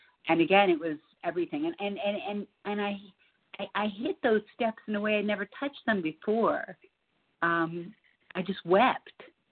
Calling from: Boulder, Colorado, United States; I'm calling from Boulder, Colorado, and just thrilled to be on the line.

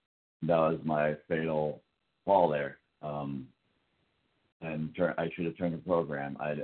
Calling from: Florida, United States; from Florida.

